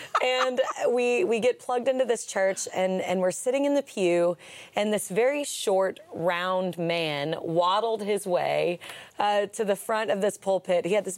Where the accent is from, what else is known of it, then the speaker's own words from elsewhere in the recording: the South, United States; So I grew up in the South, and we grew up kind of around the church